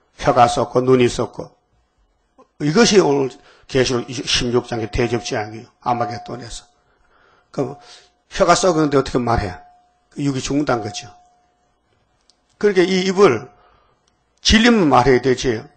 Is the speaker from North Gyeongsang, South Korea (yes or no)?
yes; Uiseong, North Gyeongsang, South Korea; 우리 고향 사람이라 의성의 비안이라 같은 군에 살아. 고향에.